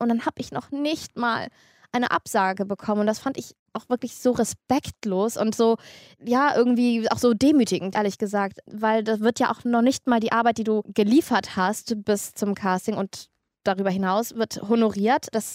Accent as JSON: {"language": "German", "town": "Cologne", "region": "North Rhine-Westphalia", "country": "Germany", "said": "ich bin Kölnerin, ich bin halbe Türkin"}